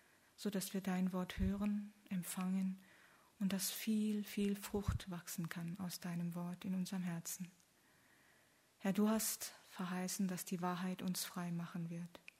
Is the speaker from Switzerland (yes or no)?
no; South Korea; German is a second language; moved away as an adult; now in Germany; Wie Sie sehen, ich bin keine gebürtige Deutsche, sondern komme aus Südkorea. Bin zum Studium nach Tübingen und Heidelberg 1994 gekommen. Ist mein 20-jähriges Jubiläum in Deutschland dieses Jahr.